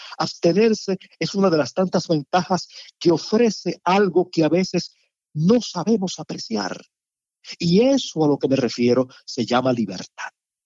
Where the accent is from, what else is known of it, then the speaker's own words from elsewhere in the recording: Cuba; Y si me permiten hablar como cubano, es un espectáculo envidiable.